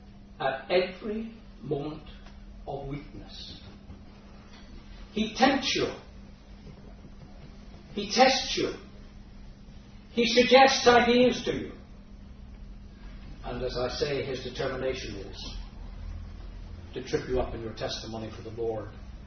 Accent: Northern Ireland, United Kingdom; I was brought up in the Northern Ireland.

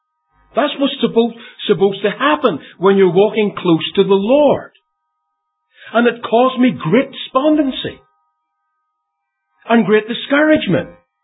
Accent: Christchurch, Canterbury, New Zealand; moved away; also born or lived in Australia; When I was young, I was brought up in Christchurch, actually, or I came into Assembly Fellowship, actually, in Christchurch, New Zealand. Then we moved to Australia.

